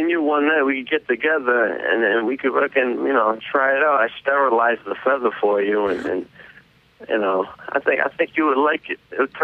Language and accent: English; Boston, Massachusetts, United States; I'm from Boston, Massachusetts.